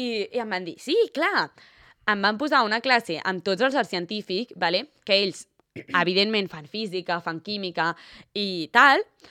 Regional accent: Sant Feliu, Catalonia, Spain; Nosaltres, que som de Sant Feliu, és com que sempre ens trobem a la gent de tota la vida

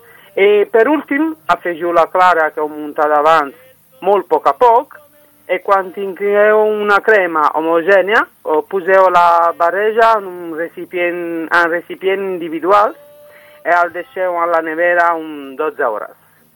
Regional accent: Naples, Campania, Italy; Catalan is a second language; now in La Roca del Vallès, Spain; soc de Nàpols, exactament.

